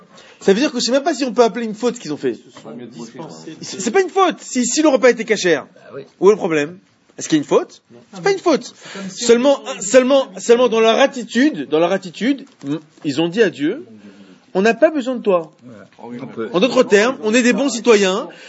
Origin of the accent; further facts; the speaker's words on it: France; On est des Français juifs. Français juifs, tu vois. Je suis Français et je suis aussi juif. Je suis citoyen.